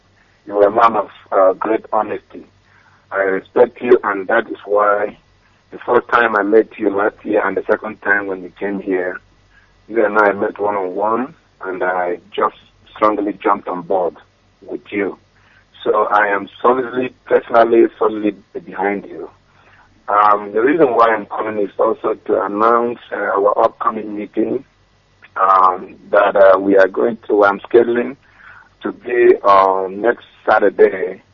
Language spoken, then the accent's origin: English; Amuriamanze, Imo, Nigeria; now in Atlanta, United States; I am originally from Amuriamanze in the Isu local government area of Imo State, Biafra land.